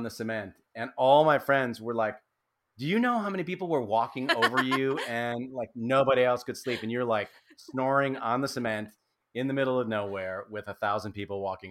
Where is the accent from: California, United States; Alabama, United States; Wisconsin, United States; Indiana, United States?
Wisconsin, United States; Racine; I'd auditioned for a show up in Milwaukee, was the closest big city where I grew up in Racine, Wisconsin.